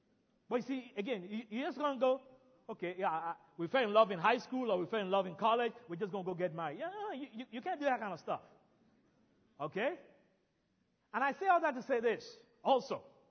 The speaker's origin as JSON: {"language": "English", "country": "Nigeria", "said": "I'm from Nigeria."}